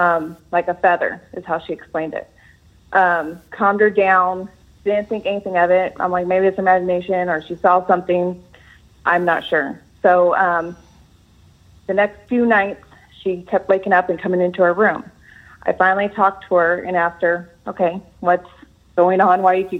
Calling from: California, United States; From California.

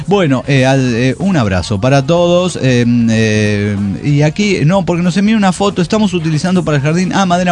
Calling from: Puebla, Mexico; de Puebla.

